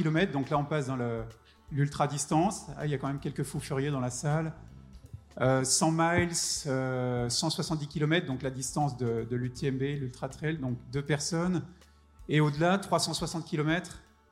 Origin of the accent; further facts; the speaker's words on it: Bourgogne-Franche-Comté, France; now in Paris, France; Je suis jurassien, voilà, je suis pas parisien, même si j'habite Paris.